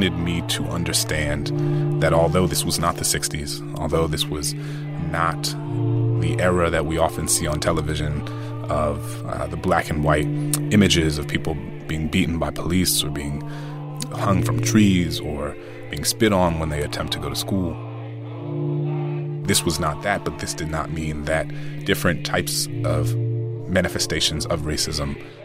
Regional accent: New Orleans, Louisiana, United States; So I grew up in New Orleans. There were a lot of housing projects, right?

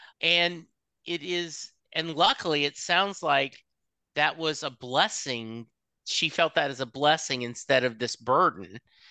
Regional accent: Lake Charles, Louisiana, United States; I grew up in Lake Charles, so I always have this pride about Kenny

